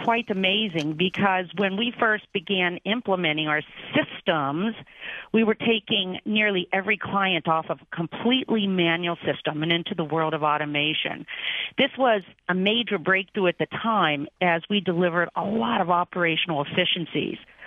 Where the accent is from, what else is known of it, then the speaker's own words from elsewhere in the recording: Cincinnati, Ohio, United States; We were a devout Catholic family growing up in Cincinnati